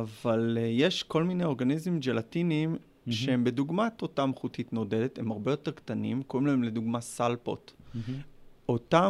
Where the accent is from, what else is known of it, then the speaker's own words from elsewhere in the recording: Nahariya, Northern District, Israel; אני נהריאני במקור.